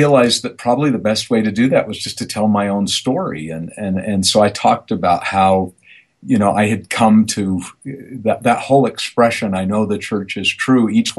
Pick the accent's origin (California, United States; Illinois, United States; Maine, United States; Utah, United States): Utah, United States; Provo; I grew up in Provo here, Provo, Utah, with in the heart of, you know, Mormon country, and my parents weren't practicing Mormons really.